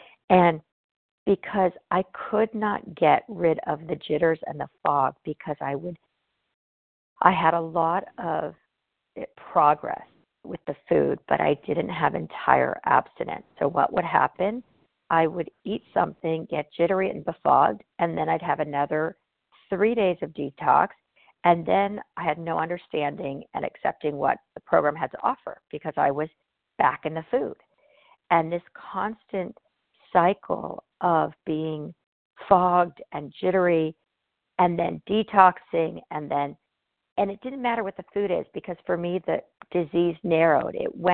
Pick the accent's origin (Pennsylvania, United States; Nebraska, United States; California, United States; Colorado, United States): California, United States; from Southern California